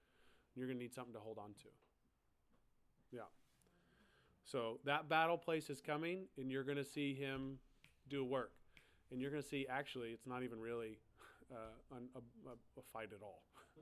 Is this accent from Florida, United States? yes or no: no; Oklahoma, United States; I'm from Oklahoma. We get some sweet hail out there.